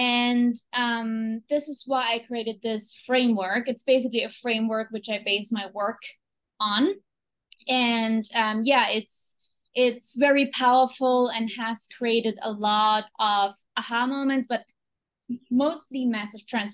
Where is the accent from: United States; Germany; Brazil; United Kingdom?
Germany; English is a second language; because I come from Germany.